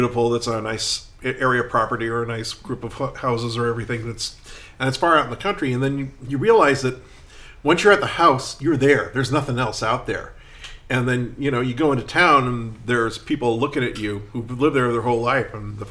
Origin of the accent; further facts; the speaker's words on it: California, United States; I grew up in the East Bay, just outside of San Francisco.